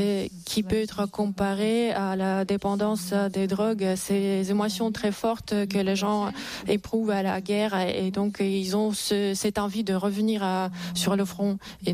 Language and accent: French; Russia; French is a second language; Chez nous, en Russie, on ne peut plus regarder YouTube sans VPN.